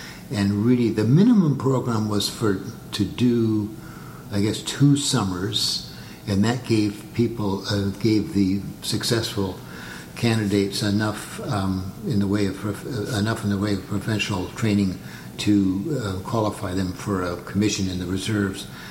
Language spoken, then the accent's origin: English; California, United States; The reason I grew up in California was my father was a Dutch sea captain.